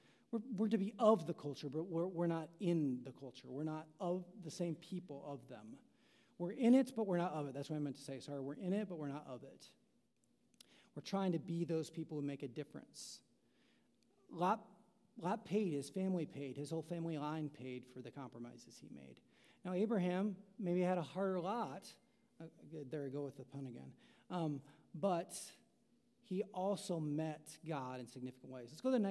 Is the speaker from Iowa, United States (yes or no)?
yes; Iowa, United States; I'm a small-town Iowa kid. Yeah, I grew up in Iowa City for a while, but then I went to a small town.